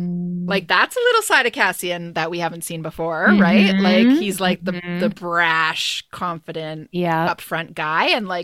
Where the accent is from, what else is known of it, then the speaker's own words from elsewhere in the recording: Canada; moved away; I'm from Canada.